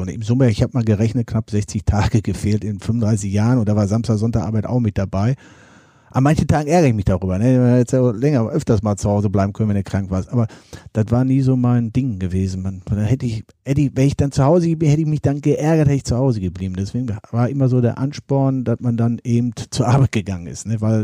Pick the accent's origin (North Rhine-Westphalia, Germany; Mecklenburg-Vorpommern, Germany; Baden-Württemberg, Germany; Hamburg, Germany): North Rhine-Westphalia, Germany; Herne; Mein Vater war Bergmann gewesen. Ich komme aus einer Bergbaukolonie aus Wanne-Eickel in Bickern